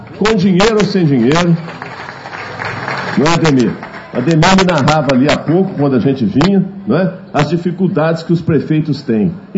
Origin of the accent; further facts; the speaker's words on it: Minas Gerais, Brazil; nós temos que ter orgulho, como mineiros e mineiras, de dizer, o nosso estado está melhor do que a maioria dos estados brasileiros.